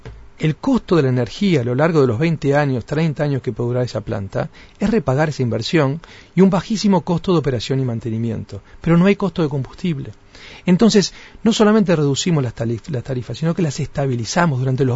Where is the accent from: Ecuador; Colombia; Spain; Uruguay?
Uruguay; somos todos los uruguayos